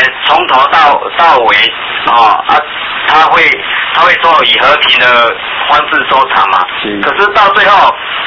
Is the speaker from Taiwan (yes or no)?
yes; Taiwan; 让人家知道说我们台湾人这么团结啊